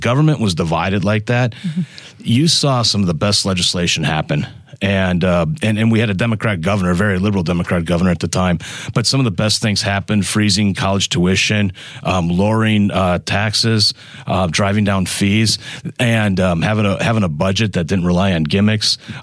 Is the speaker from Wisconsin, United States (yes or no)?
yes; Wisconsin, United States; I grew up in the Midwest. I'm a Wisconsin guy.